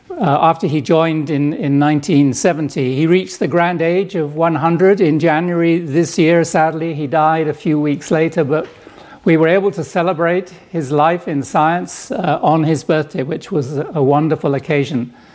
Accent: Ashford, South East England, United Kingdom; born there; So I was born in Ashford in Kent, southeast England, in August of 1943.

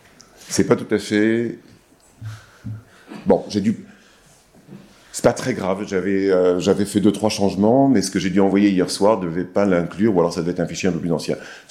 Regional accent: France; born there; Effectivement, je suis né ici, donc je suis français.

